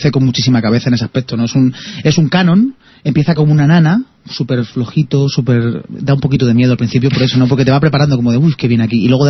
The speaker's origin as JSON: {"language": "Spanish", "town": "Fuenlabrada", "region": "Community of Madrid", "country": "Spain", "tie": "born there", "said": "no nací en Esparta, nací en Fuenla, pero casi, casi, ¿no?"}